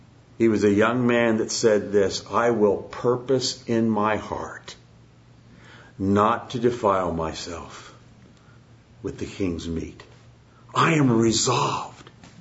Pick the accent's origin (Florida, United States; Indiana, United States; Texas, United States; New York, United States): Indiana, United States; Again, I mentioned in Sunday school, I'm from Indiana. And in Indiana, I mean, basketball's life.